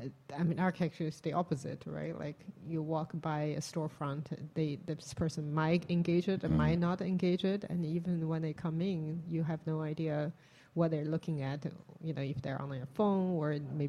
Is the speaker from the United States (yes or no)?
no; China; You know, I'm from China. I grew up in a time where architecture is not yet has not taken off yet.